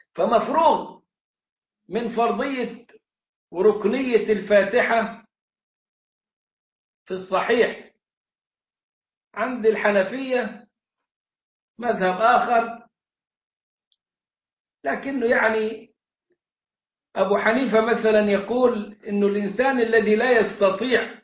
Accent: Egypt; عندنا في مصر

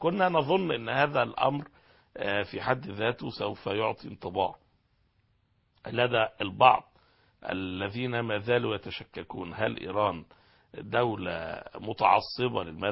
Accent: Egypt; يمكن القضية بدأت تثار عندنا في مصر كما ذكرنا

